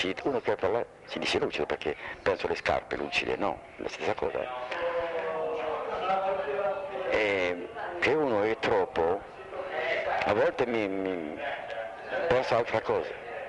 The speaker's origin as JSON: {"language": "Italian", "town": "Monte Carlo", "country": "Monaco", "second_language": "Italian", "moved": "as an adult", "lives_now": "Italy", "said": "io ho fatto i miei studi in Italia, ma in un collegio francese a Bordighera, presso Monte Carlo, perché io sono di Monte Carlo."}